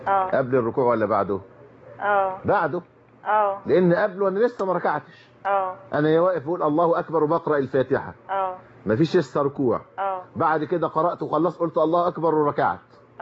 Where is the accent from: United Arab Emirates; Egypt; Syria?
Egypt; وإحنا عندنا في الريف المصري عادة طيبة،